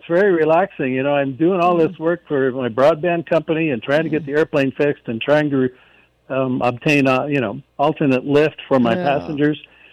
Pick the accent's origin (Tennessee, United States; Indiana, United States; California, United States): California, United States; And being from born and raised in California, my parents were both raised in California.